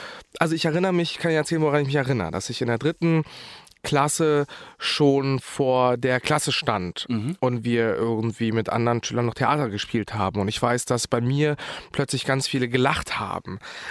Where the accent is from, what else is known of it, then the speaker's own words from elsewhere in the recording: Berlin, Germany; also born or lived in Bosnia and Herzegovina; ich bin Berliner und Deutscher